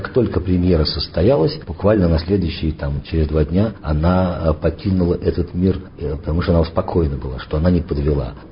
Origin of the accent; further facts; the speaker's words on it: Saratov, Saratov Oblast, Russia; also born or lived in Smolensk; мы из Смоленска приехали в свой родной Саратов.